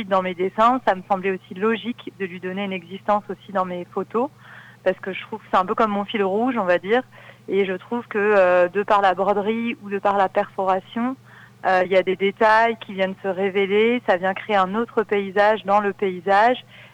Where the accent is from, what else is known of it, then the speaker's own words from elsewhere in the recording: Corsica, France; le Cap Corse, qui est ma région d'origine et qui est un peu le point de départ de mes rêveries depuis mon enfance, depuis mon adolescence